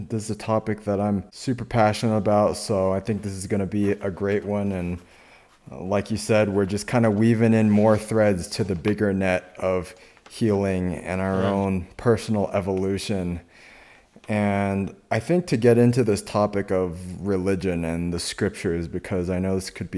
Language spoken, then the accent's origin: English; United States; I grew up here in the States with a Christian upbringing.